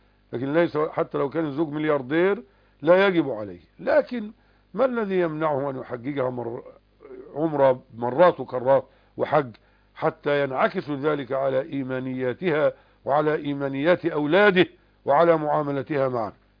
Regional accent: Egypt; لا، صار عندنا في مصر الآن من باب الإلزام.

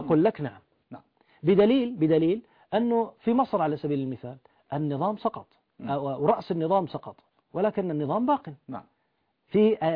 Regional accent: Bahrain; حصل عندنا في البحرين

